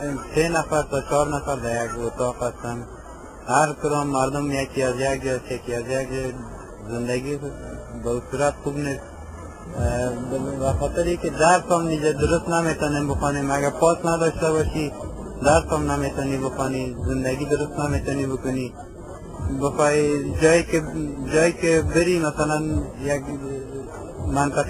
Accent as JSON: {"language": "Persian", "country": "Afghanistan", "moved": "yes", "said": "ما واقعیتش بسیار وقت است از افغانستان آمدیم"}